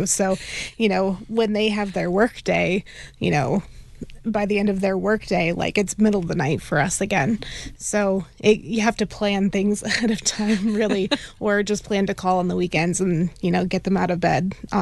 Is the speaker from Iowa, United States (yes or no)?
yes; Iowa, United States; I mean, I'm from Iowa, a small town in Iowa.